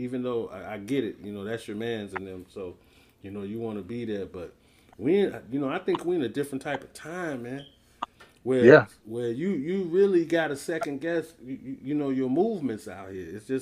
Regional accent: Chicago, Illinois, United States; R&B artist from Chicago, where, you know, my hometown

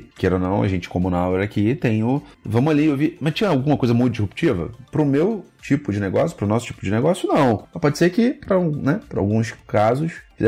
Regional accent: Brazil; E a gente, como brasileiro, tá muito acostumado a eventos.

